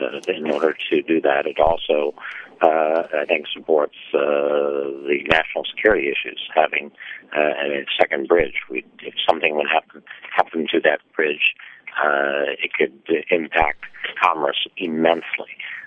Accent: Washington, District of Columbia, United States; I grew up in Washington, D.C. during the Vietnam era.

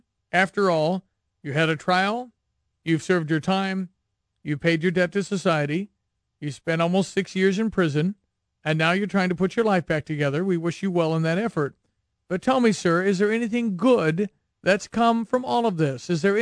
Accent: Champaign, Illinois, United States; from Champaign.

